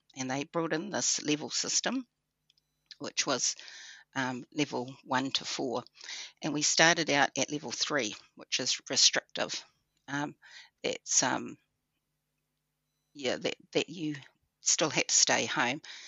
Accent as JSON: {"language": "English", "region": "Auckland", "country": "New Zealand", "tie": "born or raised there", "said": "I grew up in Auckland. My mother was part Māori"}